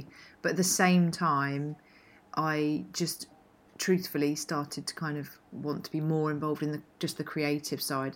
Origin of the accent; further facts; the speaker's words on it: East Grinstead, South East England, United Kingdom; also born or lived in Cambridge; now in London, United Kingdom; I was born in Cambridge and then moved to, so I was in Cambridge and we moved to further down south to East Grinstead.